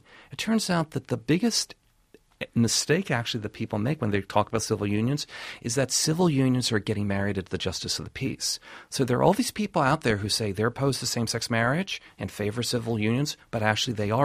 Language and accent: English; Indiana, United States; I come from Indiana, and that is, New York is not just the center of the world.